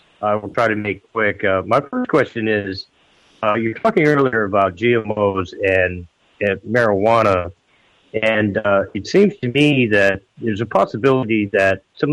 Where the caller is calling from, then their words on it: Arkansas, United States; Yes, I'm calling from Arkansas.